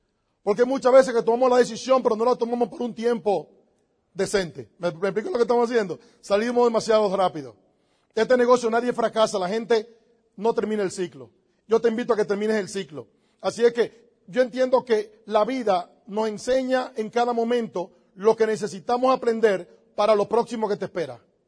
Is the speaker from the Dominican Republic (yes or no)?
yes; Dominican Republic; venimos de República Dominicana.